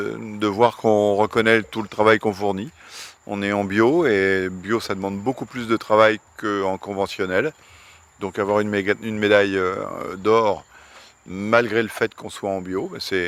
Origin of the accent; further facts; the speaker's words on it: French Guiana, France; On est Guyanais, on est en Guyane, on a tout en Guyane.